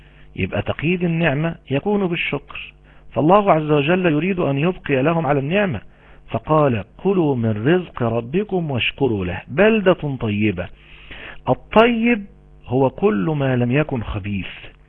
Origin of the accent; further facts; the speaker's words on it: Egypt; زي عندنا في مصر ما يشبه القناطر الخيرية كده